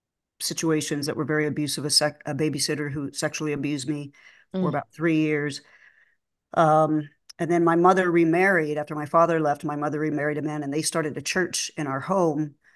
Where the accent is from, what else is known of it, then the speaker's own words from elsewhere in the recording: Oklahoma, United States; born there; also born or lived in Texas / Arkansas; I was born in Oklahoma, born on a farm. I was the second oldest. I had an older brother and then a younger brother. We weren't raised on the farm. We moved around Texas, Oklahoma, and Arkansas